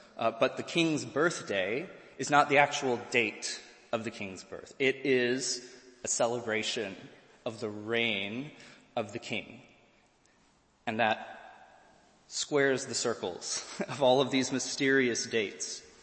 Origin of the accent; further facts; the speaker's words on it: United States; now in London, United Kingdom; So that's a long time as an American living in a foreign country separated by a common language, right?